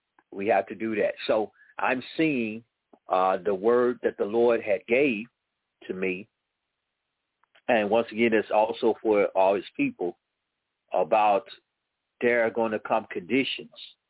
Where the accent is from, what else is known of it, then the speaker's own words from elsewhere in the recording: Chicago, Illinois, United States; I mean, I was born in Chicago, and when I lived there and growing up there, I got to admit, I played in the cold